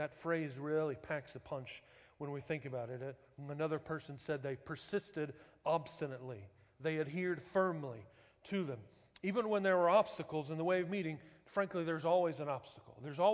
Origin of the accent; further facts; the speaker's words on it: Oklahoma City, Oklahoma, United States; I'm from Oklahoma City originally. I was still new to the area.